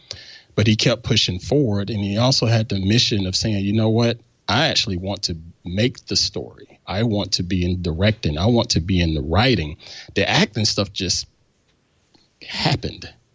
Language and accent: English; Anderson, South Carolina, United States; I know a lot of listeners are from my hometown of Anderson, South Carolina.